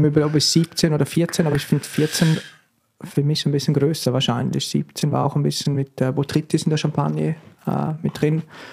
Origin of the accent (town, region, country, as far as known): Switzerland